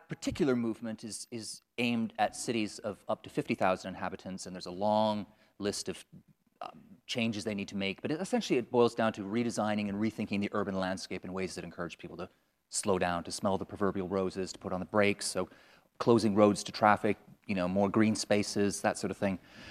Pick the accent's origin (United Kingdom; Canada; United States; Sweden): Canada; Well, I grew up in Canada, and my childhood was kind of the 70s and the 80s.